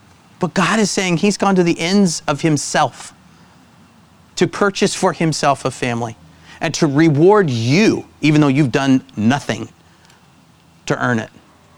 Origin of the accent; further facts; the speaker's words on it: the South, United States; So I grew up in the South, and my dad had an interesting way, like all dads do, of keeping our behavior in line.